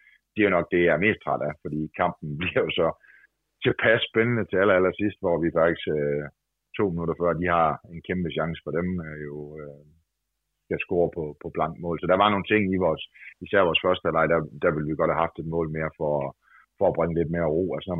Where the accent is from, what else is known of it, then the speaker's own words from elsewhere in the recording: North Denmark Region, Denmark; Det er vigtigt for os som nordjyder, og det er virkelig vigtigt